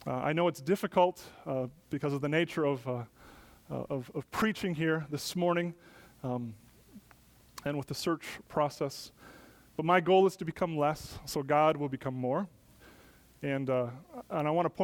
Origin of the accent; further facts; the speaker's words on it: Wisconsin, United States; We come from the north. We come from Wisconsin.